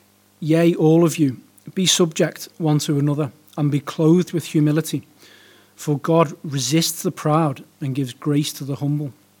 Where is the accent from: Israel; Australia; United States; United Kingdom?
United Kingdom; because we're all British.